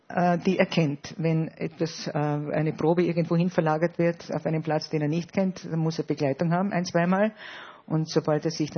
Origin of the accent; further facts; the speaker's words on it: Tyrol, Austria; now in Vienna, Austria; Ich stamme aus Tirol, wohne seit fast 40 Jahren in Wien, gerne in Wien, arbeite hier